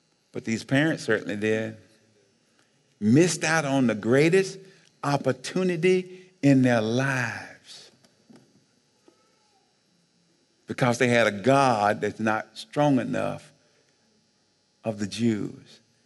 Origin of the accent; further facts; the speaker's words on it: Alabama, United States; When I was growing up in Alabama, First year of integration in the state of Alabama, my mother would not let me go.